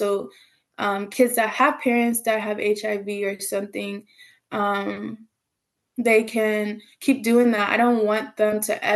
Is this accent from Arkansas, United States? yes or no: no; Georgia, United States; also born or lived in New York; because I was born in New York. I started at 4. Everybody be like, where are you from? I'd be like, I claim New York. I don't claim Georgia. I'm not Southern, but I am from Georgia. But I started dance there